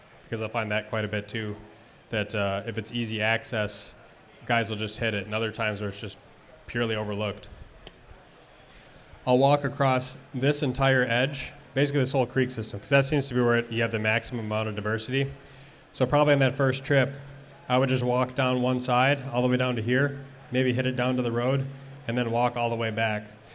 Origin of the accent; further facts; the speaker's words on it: Wisconsin, United States; I grew up in Wisconsin, and the number of hunters that I see gun hunting in public places in Minnesota far exceeds in a lot of scenarios.